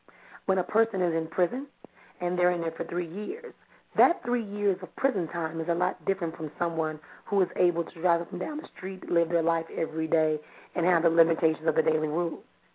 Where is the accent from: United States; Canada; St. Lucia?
United States; Milwaukee, Wisconsin; we want to thank Jackie for calling in all the way from Milwaukee here in my hometown.